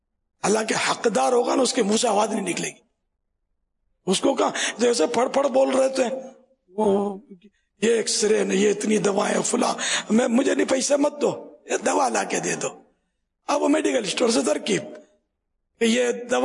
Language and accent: Urdu; Karachi, Sindh, Pakistan; born there; میں گجراتی نہیں ہوں, مہمان ہوں گجرات صوبے کا, ہمارے ماں باپ میں تو کراچی میں پیدا ہوا ہوں, گجراتی ہے انڈین گجرات.